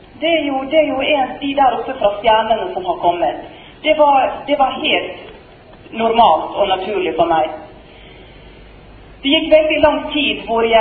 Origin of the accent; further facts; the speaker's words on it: Western Norway, Norway; born there; Det var andre juledag, og jeg er født på Vestlandet, vi skulle på juletrefest.